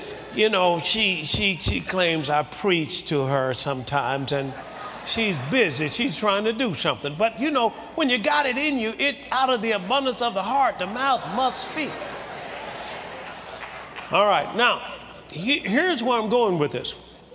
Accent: Tuskegee, Alabama, United States; I was brought up in Tuskegee, Alabama, and we didn't have a television, but the lady next door had one.

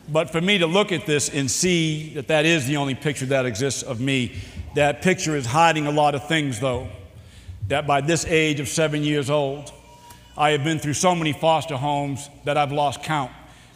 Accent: Boston, Massachusetts, United States; now in Chicago, United States; And so I would say, no, I'm not. I'm from Boston.

